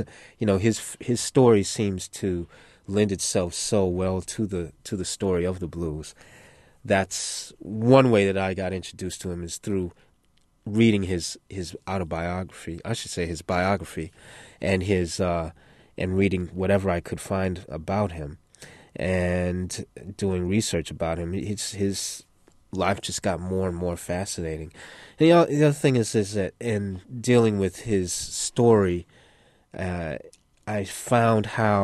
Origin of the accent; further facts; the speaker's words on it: Detroit, Michigan, United States; I grew up in Detroit.